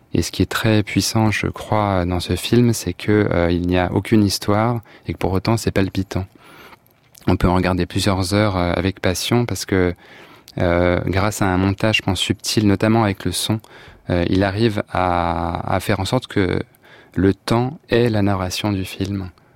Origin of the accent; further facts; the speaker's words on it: Paris, Île-de-France, France; parce que je suis parisien